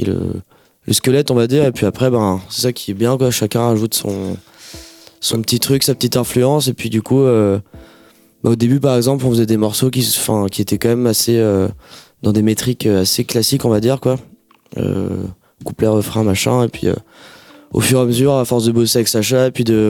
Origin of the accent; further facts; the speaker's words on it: Brittany, France; now in Rennes, France; On était tous les deux à Brest avant, on se connaissait pas, parce qu'on vient tous les deux du Finistère Sud. Et moi je suis venu à Rennes pour faire de la zik